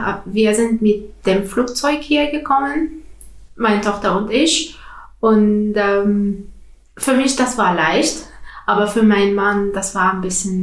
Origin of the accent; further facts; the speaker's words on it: Tunisia; German is a second language; now in Germany; Ich komme aus Tunesien.